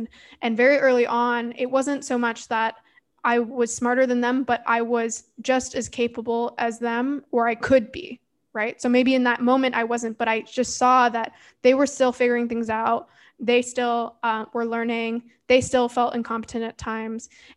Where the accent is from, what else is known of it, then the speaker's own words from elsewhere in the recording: Canada; Well, so I'm from Canada. We don't really have soccer teams that we follow as much as, you know, in Europe.